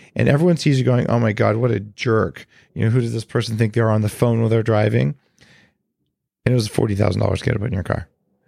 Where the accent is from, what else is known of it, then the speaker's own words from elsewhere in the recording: California, United States; But I know I'm from Silicon Valley.